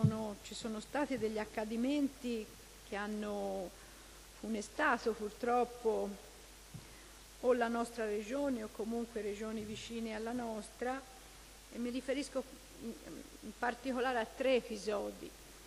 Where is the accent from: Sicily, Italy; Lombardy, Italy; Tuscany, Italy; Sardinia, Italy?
Tuscany, Italy; come cittadini, come rappresentanti dei cittadini, come toscani